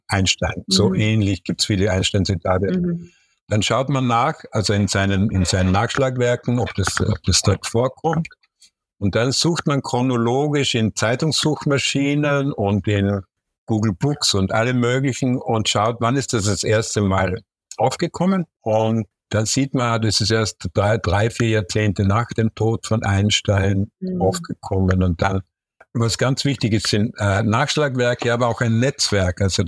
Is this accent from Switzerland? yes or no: no; Lienz, Tyrol, Austria; born there; Also ich bin in Lienz geboren